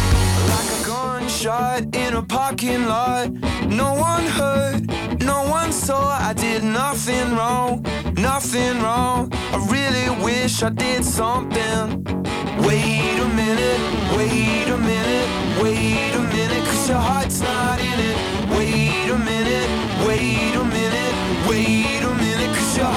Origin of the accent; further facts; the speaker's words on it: Netherlands; Ik ben ook een Hollander en ik heb ook geshopt.